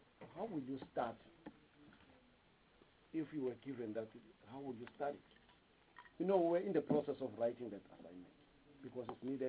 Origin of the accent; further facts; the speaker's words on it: Mpumalanga, South Africa; Unfortunately, I'm also from Mpumalanga.